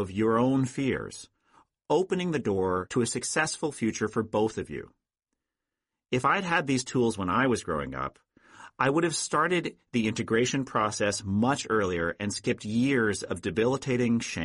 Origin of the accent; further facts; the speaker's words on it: New Hampshire, United States; It is part of who I am, just as I am a man and I am from New Hampshire.